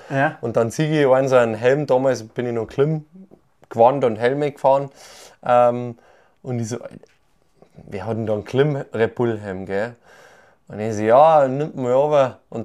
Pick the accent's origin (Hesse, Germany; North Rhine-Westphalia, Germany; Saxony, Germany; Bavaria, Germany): Bavaria, Germany; Also ich glaube, ich bin viele Leute in Deutschland denken eigentlich, dass ich Österreicher bin, wegen meinem Dialekt. Aber ich sage nur, nein, nein, nein, nein, ich bin schon auf der bayerischen Seite.